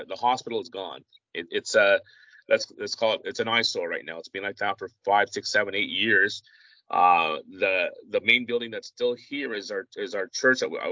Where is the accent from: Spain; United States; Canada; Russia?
Canada; St. Catharines, Ontario; I grew up in the Queenston neighborhood in St. Catharines. Moved here in 1974. I was a young kid.